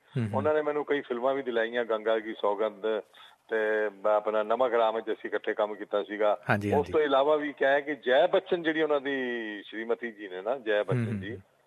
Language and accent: Punjabi; Sri Ganganagar, Rajasthan, India; ਮੈਂ ਸ੍ਰੀ ਗੰਗਾਨਗਰ ਰਾਜਸਥਾਨ ਦਾ ਰਹਿਣ ਵਾਲਾ।